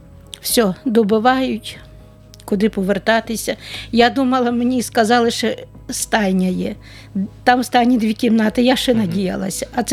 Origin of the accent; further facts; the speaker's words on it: Donetsk Oblast, Ukraine; А далі, ну, в Бахмуті, 40 кілометрів від нашого села